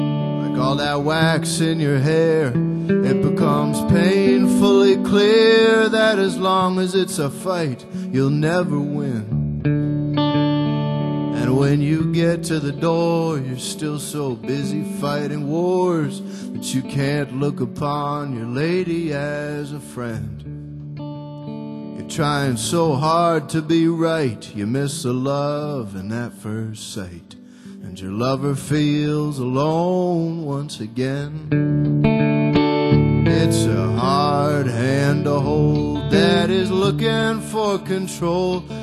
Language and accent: English; United States; I wish I knew one in your language, but I don't, because I'm an American.